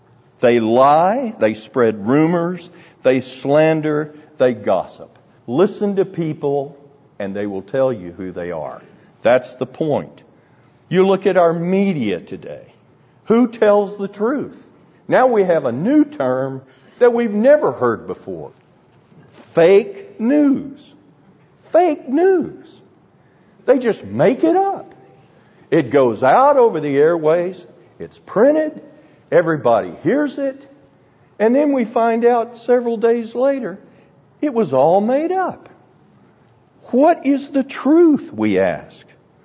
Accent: Texas, United States; Speak English. I'm from Texas.

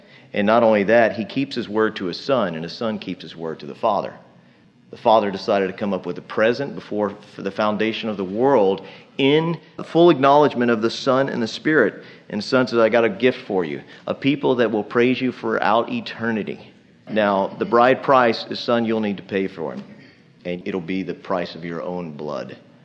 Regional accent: United States; It may not feel right, especially being an American

